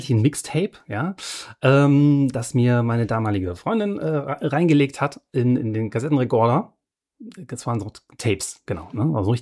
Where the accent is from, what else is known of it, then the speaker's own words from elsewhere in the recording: Bonn, North Rhine-Westphalia, Germany; ich komme ja aus Bonn, da bin ich ja geboren worden